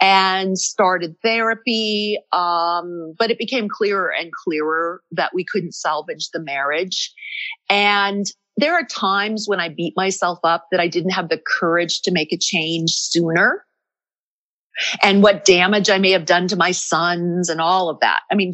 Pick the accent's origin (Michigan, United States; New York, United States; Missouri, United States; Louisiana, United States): Michigan, United States; moved away as an adult; now in California, United States; So I'm a girl from Michigan that ended up in California for work in 1987.